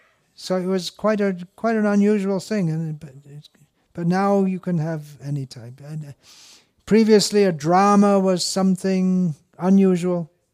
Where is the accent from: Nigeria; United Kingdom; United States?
United Kingdom; England; when I was growing up in England, we hadn't even heard of olive oil.